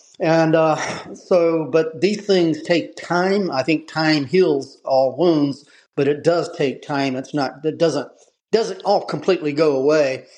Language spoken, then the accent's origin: English; South Carolina, United States; I mean, I'm from the South, in South Carolina.